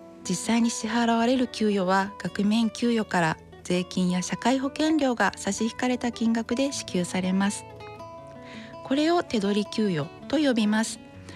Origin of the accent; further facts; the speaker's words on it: Tokushima, Japan; 私の出身は徳島県で、大学卒業まで住んでいました。